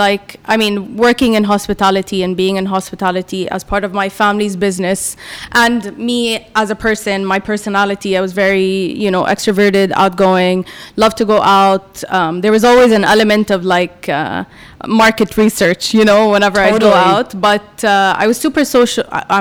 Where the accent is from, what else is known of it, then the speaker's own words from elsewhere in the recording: United Arab Emirates; English is a second language; also born or lived in United States; I'm Emirati. Not born in Dubai. I was born in the States, actually, but that doesn't really matter. My whole life is here.